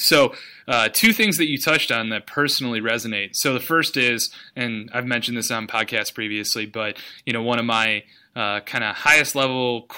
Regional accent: Cleveland, Ohio, United States; so growing up in Cleveland, Ohio

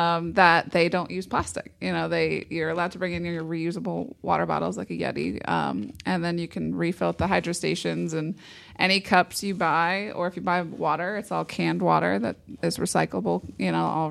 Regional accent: New Jersey, United States; And I'm from New Jersey, so, and I was born and raised there.

